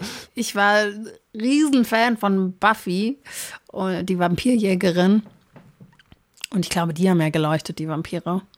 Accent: Brazil; ich bin ja auch teilweise in Brasilien aufgewachsen, da gab es dann so große Kakerlaken

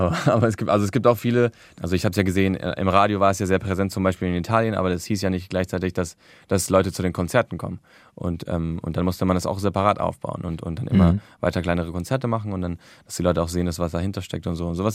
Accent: Barcelona, Catalonia, Spain; now in Berlin, Germany; ich bin ja in Barcelona aufgewachsen und bin dort geboren und wohne ja erst seit 2 Jahren in Berlin

